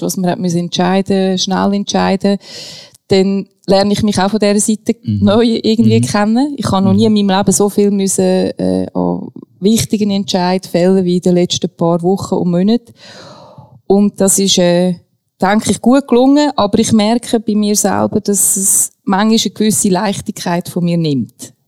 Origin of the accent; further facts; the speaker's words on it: Switzerland; am Fuss der Rigi, ist mein absoluter Lieblingsberg, kennen von verschiedenen Seiten und ein Stück von meiner Heimat dürfen teilen